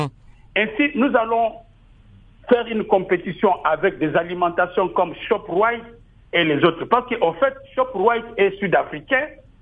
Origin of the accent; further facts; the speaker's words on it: DR Congo; Donc, en tant que Congolais, nous ne pouvons pas être là seulement en train de subir la loi du plus fort.